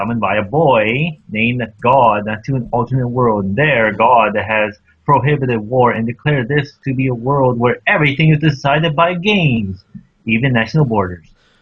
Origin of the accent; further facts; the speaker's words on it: United States; I'm American too.